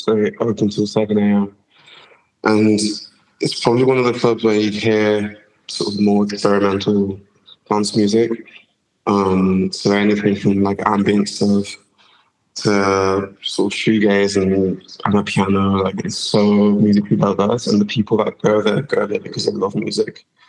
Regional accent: Manchester, North West England, United Kingdom; accent: Manchester; think when I'm in Manchester for long enough and I'm around my Manchester mates, start sort of surfacing my accent a little bit.

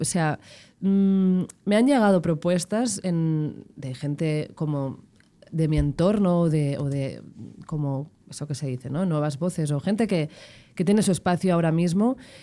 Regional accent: Sant Just Desvern, Catalonia, Spain; Sant Just Desvern, de donde soy.

